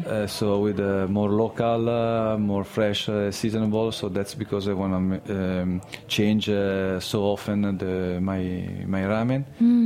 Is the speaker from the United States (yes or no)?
no; Milan, Lombardy, Italy; English is a second language; from Milano.